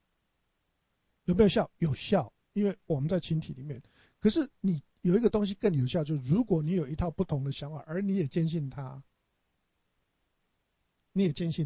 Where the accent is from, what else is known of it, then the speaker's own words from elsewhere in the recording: Taiwan; 像我们在台湾长大的，应该没有一个人会说我吃了味精